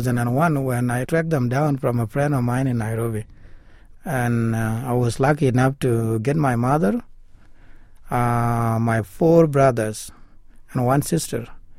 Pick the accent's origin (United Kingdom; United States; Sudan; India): Sudan; moved away; also born or lived in Kenya; Left home in 1987 to Ethiopia for 4 years. And then back to Sudan for 3 months only at the border, but not my hometown.